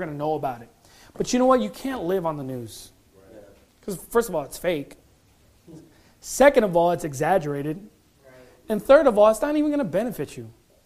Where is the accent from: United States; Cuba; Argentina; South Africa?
United States; Los Angeles, California; We're Christians, but we're Christians from Los Angeles.